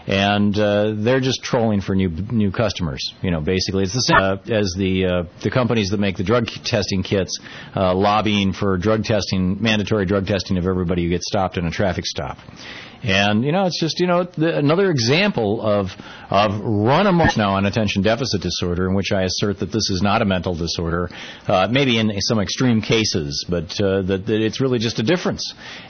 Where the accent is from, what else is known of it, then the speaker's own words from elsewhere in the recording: United States; As an American, I think you can understand the importance of second chances.